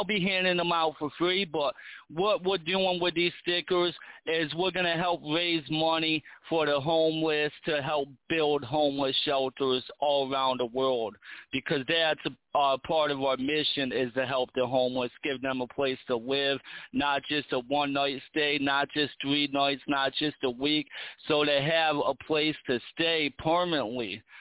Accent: New York, United States; I'm from New York

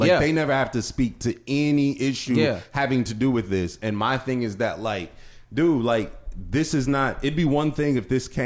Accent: Ohio, United States; I know I'm from Northeast Ohio.

